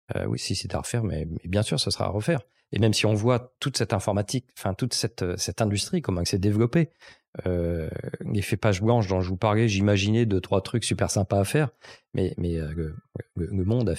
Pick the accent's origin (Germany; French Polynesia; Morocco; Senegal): French Polynesia; j'ai grandi à Tahiti, donc la réception à la télé, c'était pas le direct